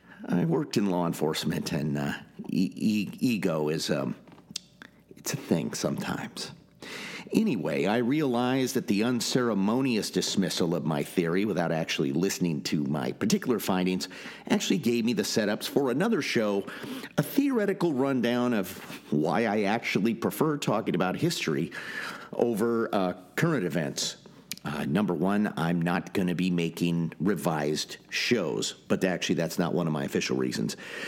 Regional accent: California, United States; One time I was even riding a Segway along the Sacramento River in my hometown

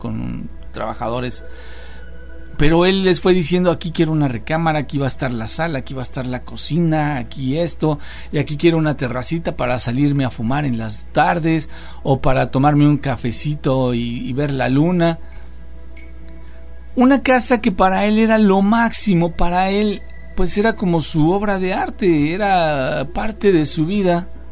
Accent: Mexico; mexicanos también somos americanos, cierto, sí, tienes razón.

